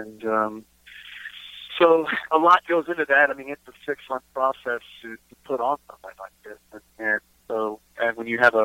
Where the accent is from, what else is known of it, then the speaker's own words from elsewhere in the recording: Texas, United States; We're trying to be more than that and go outward from Texas and show who we are, because we are from Texas and what we sing and play and write.